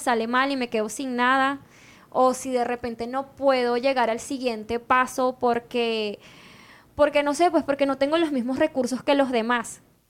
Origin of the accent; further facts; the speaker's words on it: Venezuela; moved away as an adult; Venezuela, no sé si tuviste negocio en Venezuela, pero uno ya tiene contactos, es como que, ay, estoy en mi país